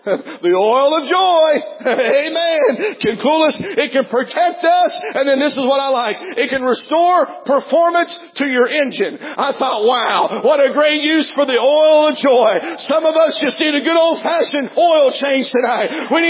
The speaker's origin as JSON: {"language": "English", "region": "Ohio", "country": "United States", "said": "I guess I am from Southern Ohio."}